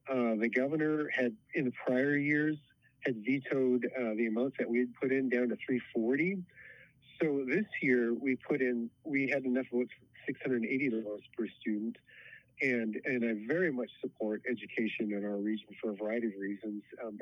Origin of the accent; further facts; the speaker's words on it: Nome, Alaska, United States; I was born and raised here in Nome.